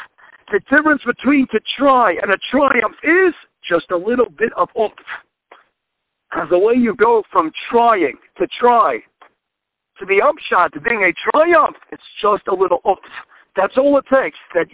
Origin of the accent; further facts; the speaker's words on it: Seattle, Washington, United States; I grew up in Seattle, Washington. We used to go out there for Mariners games.